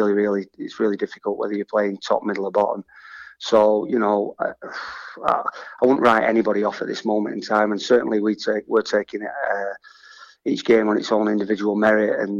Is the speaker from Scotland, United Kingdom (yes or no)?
no; Preston, North West England, United Kingdom; obviously, because I'm from Preston, I'm around the area